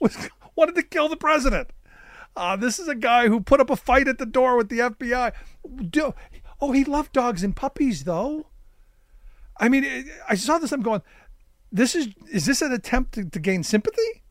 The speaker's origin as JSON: {"language": "English", "town": "Cleveland", "region": "Ohio", "country": "United States", "tie": "born or raised there", "said": "Yeah, no, look, I grew up in Cleveland, Ohio, still in my heart."}